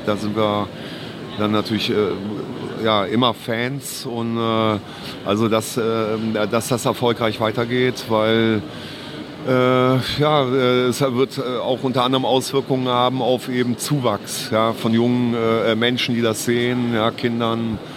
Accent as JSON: {"language": "German", "region": "North Rhine-Westphalia", "country": "Germany", "said": "ich komme ja auch hier aus dem Raum"}